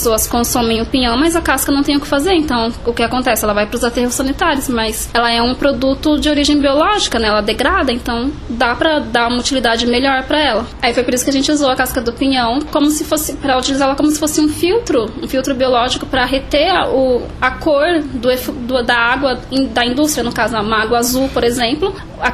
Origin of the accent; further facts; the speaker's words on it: São Paulo, Brazil; Não, eu sou de São Paulo.